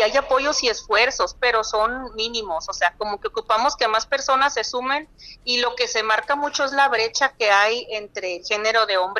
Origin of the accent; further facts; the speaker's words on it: Culiacán, Sinaloa, Mexico; Me tocó estudiar en Ciudad Obregón, fíjate, en el ITSON, en Ingeniería Civil, pero yo pues nací obviamente ahí en Culiacán y estuve mucho tiempo viviendo ahí.